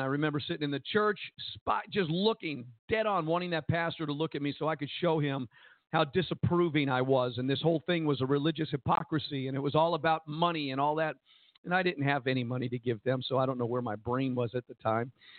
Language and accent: English; New Jersey, United States; I was Italian. I was from New Jersey.